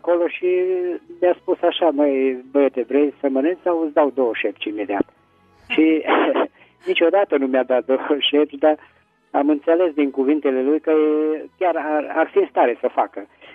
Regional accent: Petroșani, Hunedoara County, Romania; din Petroșani.

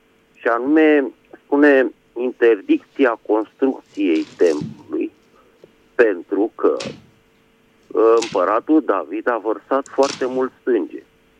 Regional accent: Bucharest, Romania; din București.

